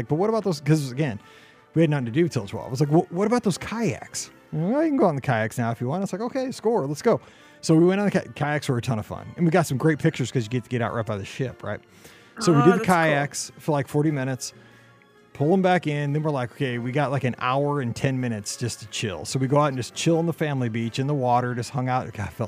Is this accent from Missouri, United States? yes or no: yes; Missouri, United States; Like, I'm from Missouri. So I kept telling him, like, we don't paddleboard.